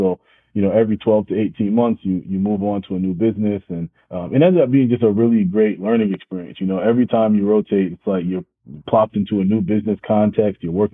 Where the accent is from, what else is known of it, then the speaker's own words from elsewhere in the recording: Brooklyn, New York, United States; I grew up in Brooklyn. So I grew up in downtown Brooklyn, lived there up until I was, you know, 17 and graduated high school.